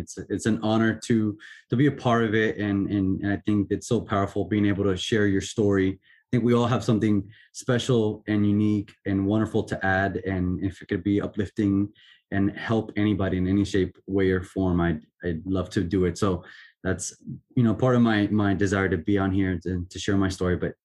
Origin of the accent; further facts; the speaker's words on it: Puerto Rico; So I come from a very traditional Puerto Rican home, born and raised in Puerto Rico.